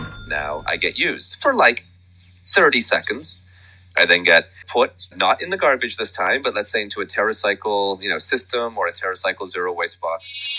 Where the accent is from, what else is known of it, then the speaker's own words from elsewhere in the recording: Budapest, Hungary; when I was born in Budapest, and back then, you know, Hungary was still communist.